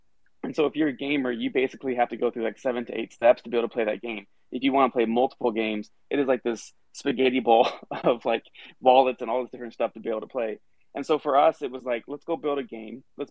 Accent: California, United States; and we're from Silicon Valley, like we're Web2 startup founders.

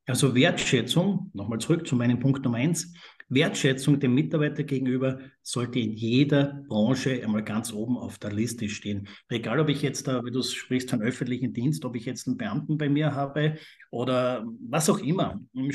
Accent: Austria; wenn man jetzt von saisonalen Betrieben bei uns in Österreich im Winter Skigebieten oder auch im Sommer an irgendwelchen Seen

